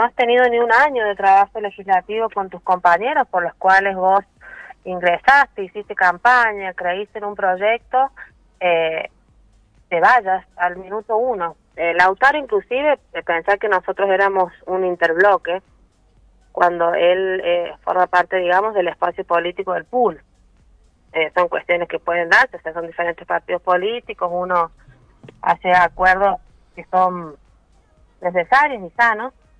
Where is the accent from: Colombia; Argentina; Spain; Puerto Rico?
Argentina; San Luis; tanto como argentinos, como puntanos y como puntanas podamos tener un respiro